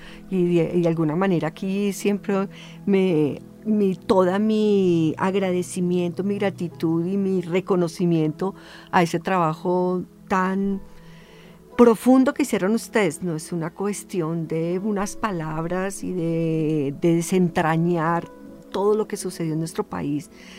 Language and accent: Spanish; Colombia; Mi agradecimiento como colombiana, pues que ha vivido y que sigue estando tocada por todo esto que sucedió.